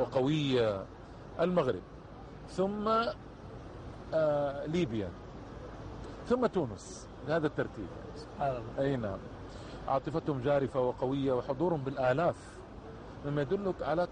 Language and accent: Arabic; Algeria; كان عندنا في الجزائر في جامعة الأمير عبد القادر في قسنطينة